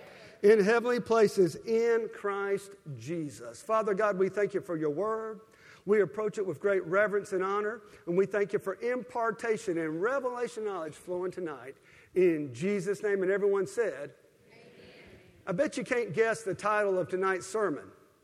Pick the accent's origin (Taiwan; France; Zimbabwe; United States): United States; Birmingham, Alabama; now in Jackson, United States; Even though I grew up in Birmingham in that area, it sure is good to be here in Jackson because Jackson is home now.